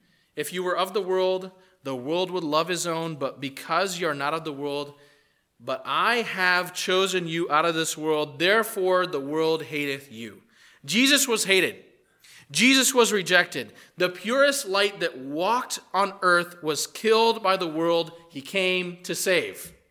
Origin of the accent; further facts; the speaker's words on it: Brazil; When I was growing up in Brazil, there was an interesting contrast.